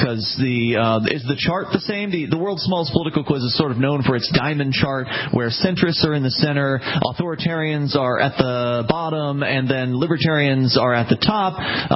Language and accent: English; Florida, United States; We're from Florida originally.